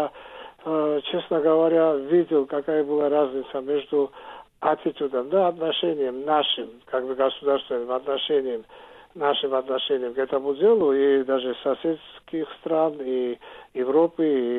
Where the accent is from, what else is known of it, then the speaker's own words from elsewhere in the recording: Georgia; не мы такие гении, грузины, вообще.